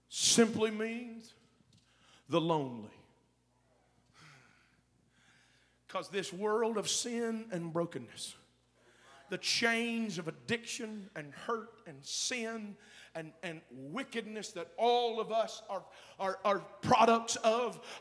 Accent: the South, United States; I'm in the South. I'm from the South. I are one of y'all.

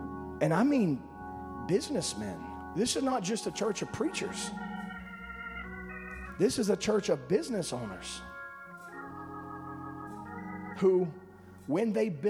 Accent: Louisiana, United States; We're imports. My wife's an import from South Louisiana. I'm an import from Louisiana.

